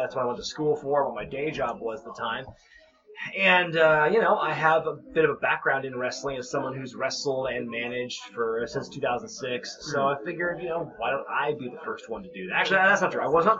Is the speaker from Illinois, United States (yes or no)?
no; Oregon, United States; now in United Kingdom; because I'm from Oregon originally, so I'd wear like the college jersey.